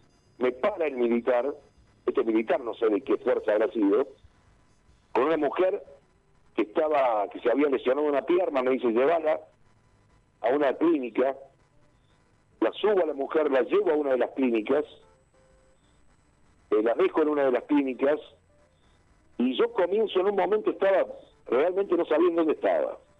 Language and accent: Spanish; Río Tercero, Córdoba, Argentina; Y yo volví a Río Tercero, soy nacido en Río Tercero. Yo volví a Río Tercero, iba a ir a mi ciudad